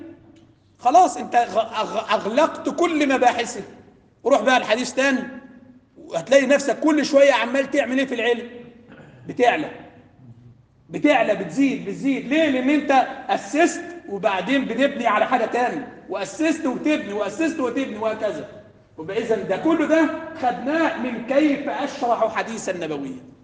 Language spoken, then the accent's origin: Arabic; Upper Egypt, Egypt; شوف الصعيد النهارده الناس عندنا في الصعيد كانوا لما يستحلف واحد يقول له قولوا